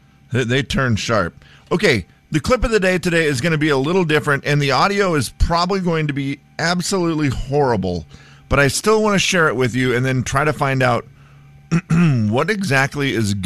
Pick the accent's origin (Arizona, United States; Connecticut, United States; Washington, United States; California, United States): Washington, United States; We're from Washington. We don't know this.